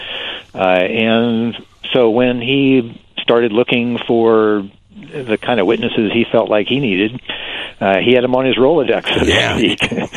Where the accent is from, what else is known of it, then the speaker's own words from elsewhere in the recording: Kansas, United States; Oh, yes. I'm from Kansas.